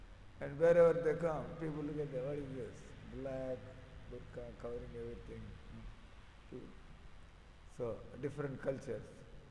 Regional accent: Kurukshetra, Haryana, India; People in Kurukshetra, no, we are from Kurukshetra. There are people in Kurukshetra, most of the people.

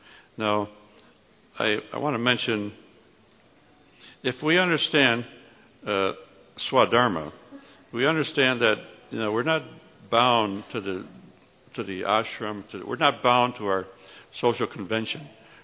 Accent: New York, United States; I've gone back to my hometown, upstate New York.

